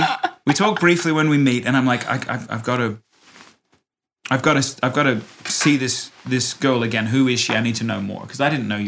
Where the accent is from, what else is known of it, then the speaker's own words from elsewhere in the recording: Australia; my interjection point as an Australian homeschooler was to say